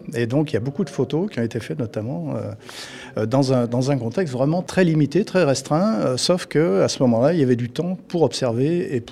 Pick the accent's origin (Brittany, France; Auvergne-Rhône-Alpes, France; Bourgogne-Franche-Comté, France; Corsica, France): Auvergne-Rhône-Alpes, France; Alors, on vient de la vallée du Rhône, tous les deux, donc pas très loin de Vienne.